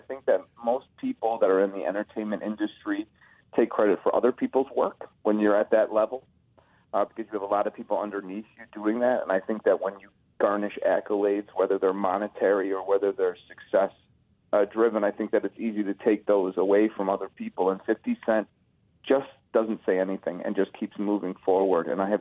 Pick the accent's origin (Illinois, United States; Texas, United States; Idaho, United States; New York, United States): Illinois, United States; Chicago; Well, I grew up in Norwood Park on Chicago's far northwest side, at Taft High School, if anybody's looking for a reference plate.